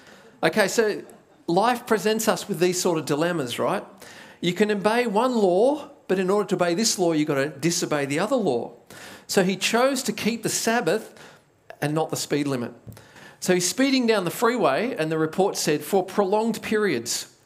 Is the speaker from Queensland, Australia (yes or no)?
no; New South Wales, Australia; moved away as an adult; now in Perth, Australia; I grew up in New South Wales. I only came to Perth in my early 20s